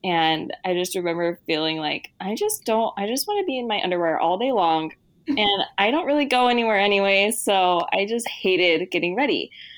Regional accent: Utah, United States; now in San Diego, United States; we live in San Diego right now, and we're originally from Utah.

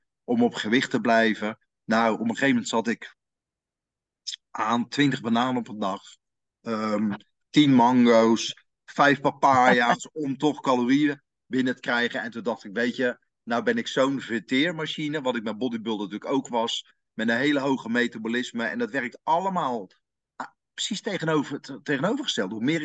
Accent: Bonaire, Caribbean Netherlands; now in Netherlands; Ik ben in Nederland geboren bij hele aardse ouders. Opgegroeid op de Antillen, Bonaire. Naar Bonaire terug naar Nederland gekomen, gaan werken, carrière gemaakt.

